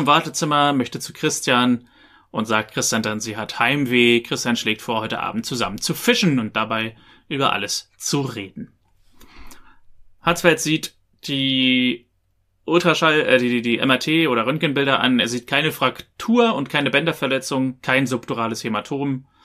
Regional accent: Berlin, Germany; ich bin ja aus Berlin

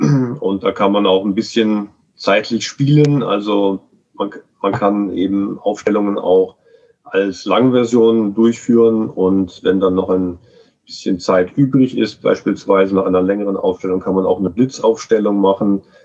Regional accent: Rhineland-Palatinate, Germany; also born or lived in Munich; ich bin 49 Jahre alt, bin geboren in München und dort in der Nähe auch aufgewachsen und später dann im Rheinland in der Eifel aufgewachsen.

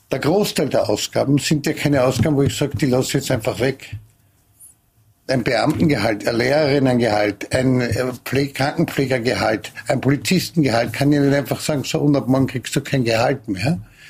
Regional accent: Vienna, Austria; Ich bin Wiener

